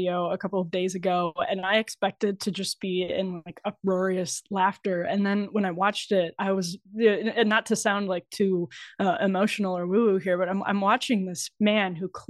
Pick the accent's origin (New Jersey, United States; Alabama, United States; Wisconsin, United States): Wisconsin, United States; I mean, I'm from Wisconsin. We went through this with Brett Favre year after year after year.